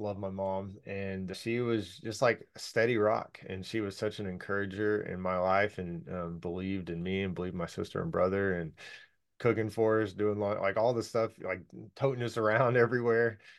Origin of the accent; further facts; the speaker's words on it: Allen, Texas, United States; also born or lived in Louisiana / Sand Springs; I grew up in Allen, Texas, born in Louisiana, second grade, moved to Allen, Texas. My dad got a job transfer.